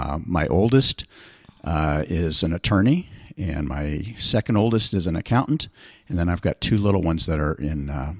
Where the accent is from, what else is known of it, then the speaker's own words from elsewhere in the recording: Palo Alto, California, United States; moved away as an adult; now in Redding, United States; So I grew up primarily down in the Bay Area, Palo Alto, and went all the way through graduation from college there and eventually worked there for about 5 years before I came to Redding.